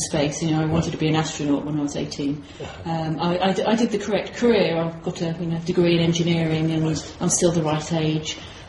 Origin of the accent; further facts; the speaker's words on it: Folkestone, South East England, United Kingdom; also born or lived in Portsmouth / Lancaster / Newcastle / Manchester; now in Isle of Wight, United Kingdom; Born in Portsmouth, brought up in Folkestone, went to university in Lancaster, sponsored by a company in Newcastle, so worked over there, moved back to Manchester for a job, and now I'm living on the Isle of Wight.